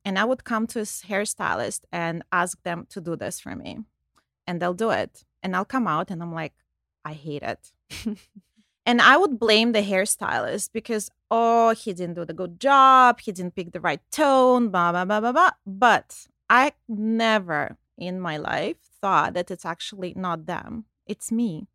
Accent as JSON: {"language": "English", "region": "Ontario", "country": "Canada", "said": "I'm from Canada. I live in Toronto."}